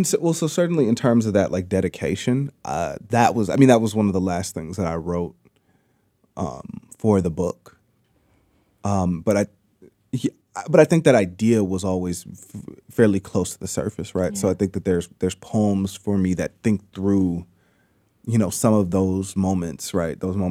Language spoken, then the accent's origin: English; Chicago, Illinois, United States; you say, oh, yeah, I'm from West Pullman. Folks are like, oh, where is that?